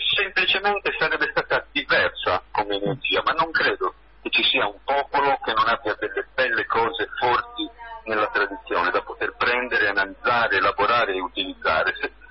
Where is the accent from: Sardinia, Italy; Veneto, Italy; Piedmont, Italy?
Sardinia, Italy; E anche noi siamo sardi